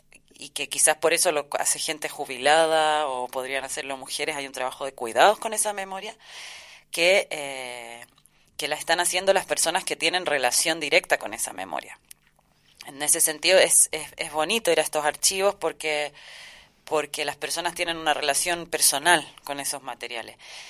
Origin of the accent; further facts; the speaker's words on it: Chile; now in Spain; como las dos somos de Chile, se trata un poco de eso